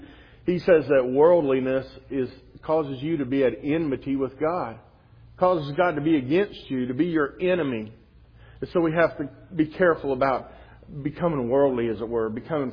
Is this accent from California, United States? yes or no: no; West Virginia, United States; but I grew up there in West Virginia, and in West Virginia, usually, at least in the day I grew up in, most people used coal or wood to heat their homes.